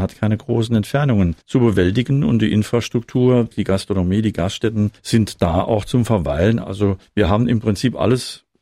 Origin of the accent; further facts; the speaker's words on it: Bexbach, Saarland, Germany; born there; ich bin gebürtiger Bexbacher und werde nicht aus dem Saar-Pfalz-Kreis wegziehen